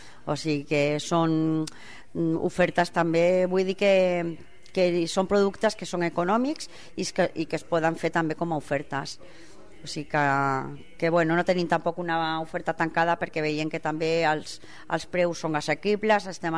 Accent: El Prat de Llobregat, Catalonia, Spain; also born or lived in Barcelona; Bueno, jo sóc nascuda a Barcelona de tota la vida, resident del Prat de Llobregat de tota la vida.

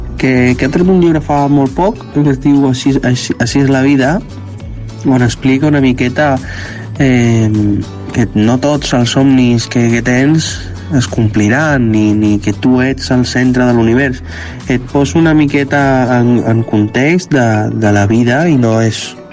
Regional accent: El Prat de Llobregat, Catalonia, Spain; del Prat de Llobregat. Soc fotògraf

